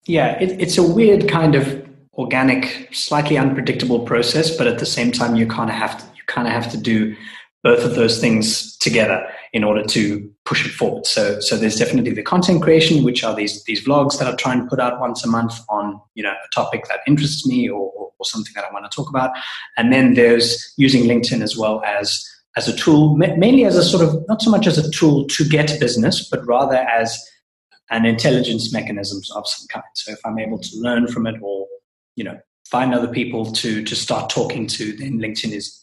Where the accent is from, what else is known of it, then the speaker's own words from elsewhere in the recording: Cape Town, Western Cape, South Africa; now in Valencia, Spain; I live in Valencia in Spain, and I'm from Cape Town.